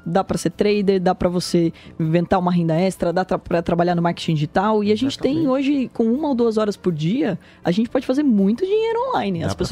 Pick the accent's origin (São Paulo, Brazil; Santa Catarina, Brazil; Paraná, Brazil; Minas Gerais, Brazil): São Paulo, Brazil; Porto Feliz; born there; O interior, a minha região, eu sou nascido em Porto Feliz, está valorizando pra caramba.